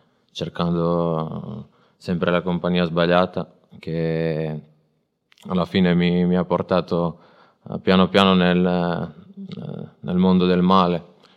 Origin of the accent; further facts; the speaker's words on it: Croatia; Italian is a second language; ho 22 anni, vengo dalla Croazia. Cosa posso dire? Vengo dalla una famiglia cristiana